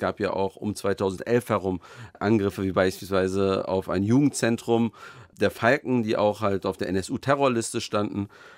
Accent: Berlin, Germany; Ich bin also in Kreuzberg geboren und aufgewachsen in Neukölln. Deshalb sage ich immer, ich habe einen Kreuzberger Migrationshintergrund.

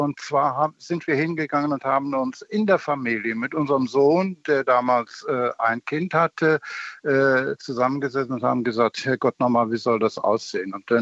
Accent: Cologne, North Rhine-Westphalia, Germany; born there; ich bin gebürtiger Kölner, Fingerspitzengefühl.

